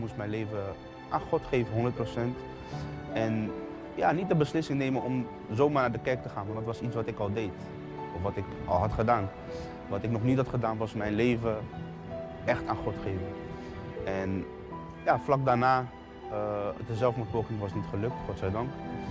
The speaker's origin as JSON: {"language": "Dutch", "town": "The Hague", "region": "South Holland", "country": "Netherlands", "said": "Ik kom uit Den Haag. Ik heb een goede jeugd gehad."}